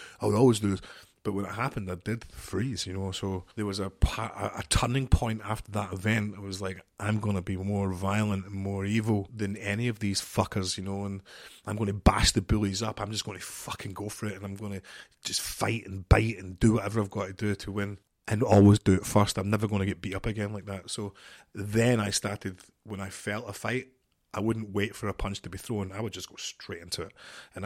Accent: Scotland, United Kingdom; I'm from Scotland, just outside Glasgow, so it was the 80s

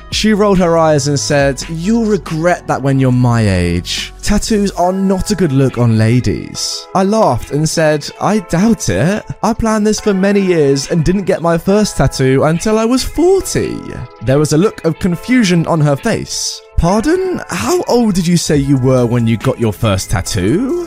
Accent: Australia; I went to the US, I'm Australian, to do the Disney International College Program

